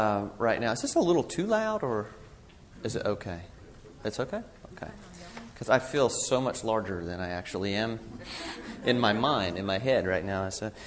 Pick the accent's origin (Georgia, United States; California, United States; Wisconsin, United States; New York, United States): Georgia, United States; I'm from Georgia, and I could probably figure that out.